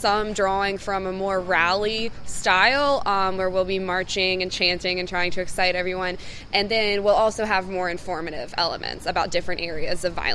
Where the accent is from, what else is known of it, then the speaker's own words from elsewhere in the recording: Bluefield, West Virginia, United States; I'm an undergraduate student at Shepherd University. I study biochemistry, and I'm from Bluefield.